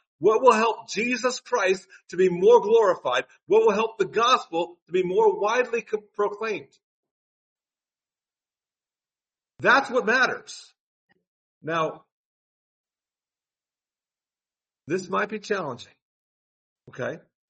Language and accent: English; United States; I'm an American through and through. I'm as patriotic an American as you're going to find anywhere. I love my country.